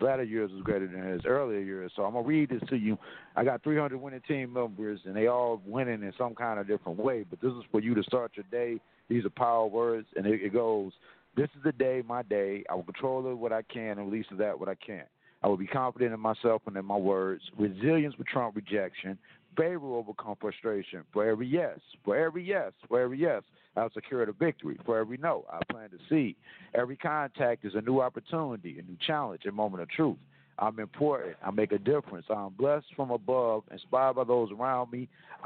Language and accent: English; St. Louis, Missouri, United States; born there; now in Las Vegas, United States; I've lived in 40 out of 50 states. I was born in St. Louis, but I'm out of Las Vegas.